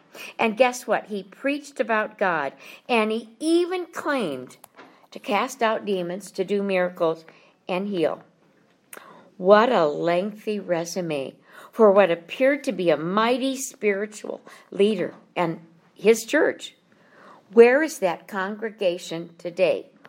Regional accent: Minnesota, United States; Now, I was from Minnesota, so Walter Mondale, a few generations back, was an important person in the government.

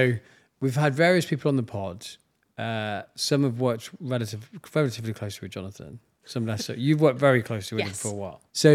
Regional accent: West Midlands, United Kingdom; I grew up a bit near Leek. And so obviously my dad's side of the family are all from there.

